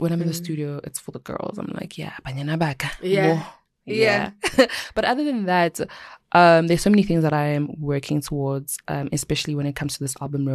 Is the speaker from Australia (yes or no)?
no; South Africa; and I'm a South African babe. Like, I speak all these languages.